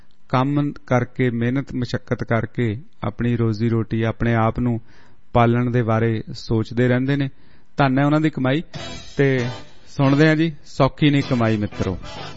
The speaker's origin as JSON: {"language": "Punjabi", "region": "Punjab", "country": "India", "tie": "born or raised there", "lives_now": "Sydney, Australia", "said": "ਸੋ ਇਹ ਵੀ ਇਕ ਲੋਕ ਤੱਤ ਸਾਡੇ ਇਲਾਕੇ ਦੇ ਵਿਚ ਇਕ ਕਹਾਵਤ ਮੌਸਮ ਦੇ ਸਬੰਧ ਵਿਚ ਬਣੀ ਹੋਈ ਸੀ, ਸ਼ਾਇਦ ਮੈਨੂੰ ਲੱਗਦਾ ਸਾਰੇ ਪੰਜਾਬ ਦੇ ਵਿਚ ਹੀ ਹੋਊਗੀ, ਪਰ ਮੈਂ ਦੁਆਬੇ ਦੀ ਗੱਲ ਕਰਦਾ"}